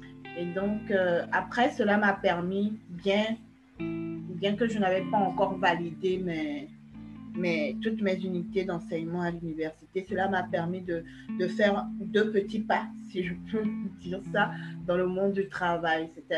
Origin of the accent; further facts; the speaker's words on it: Togo; Je suis une Togolaise de 29 ans.